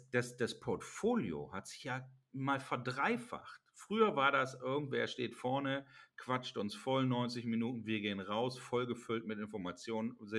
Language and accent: German; Lower Saxony, Germany; ich muss nicht als Niedersachse südlichen Osnabrücks aufhören zu suchen